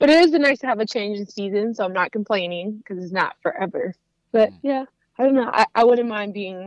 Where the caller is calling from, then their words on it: New York, United States; I'm calling from New York.